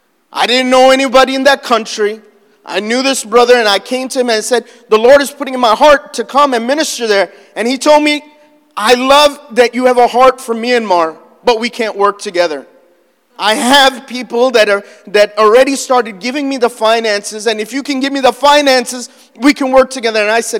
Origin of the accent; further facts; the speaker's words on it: United States; even though I'm Indian, I was born and raised in America, grew up in Burger King, McDonald's, and everything